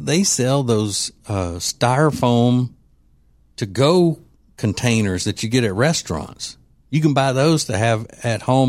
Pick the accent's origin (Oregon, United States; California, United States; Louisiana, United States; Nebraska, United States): Louisiana, United States; Winnfield; there was a Paul Newman movie called Blaze that was shot in my hometown of Winfield, Louisiana